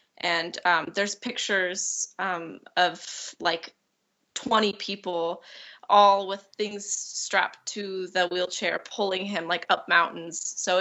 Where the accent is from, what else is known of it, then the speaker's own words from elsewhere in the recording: Birdsview, Washington, United States; I'm from Birdsview, Washington.